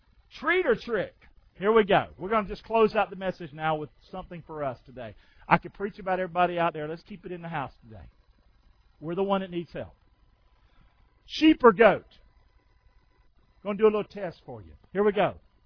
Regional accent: Rockingham, North Carolina, United States; I love going home to Rockingham. I'm not the same person I was as I grew up in Rockingham, North Carolina.

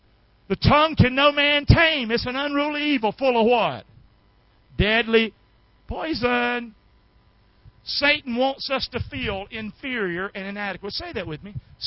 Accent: Rockingham, United States; Pastor, where you get this stuff? I was raised in Rockingham. I didn't even know this stuff.

